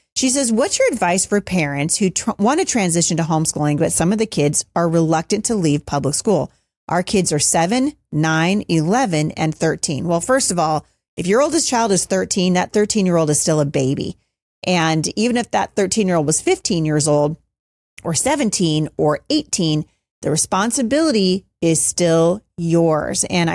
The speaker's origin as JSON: {"language": "English", "town": "Battle Ground", "region": "Washington", "country": "United States", "tie": "born or raised there", "said": "And we are having a launch party right here in my hometown of Battleground, Washington"}